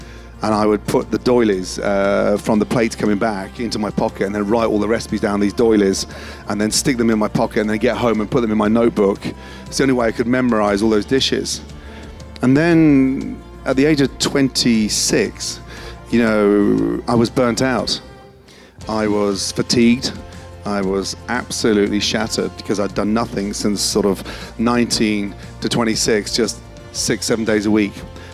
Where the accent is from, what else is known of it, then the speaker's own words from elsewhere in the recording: Stratford-upon-Avon, West Midlands, United Kingdom; I had a sort of tiny little house. I grew up in Stratford-upon-Avon. Everyone thinks that's a very posh place to grow up. It's not.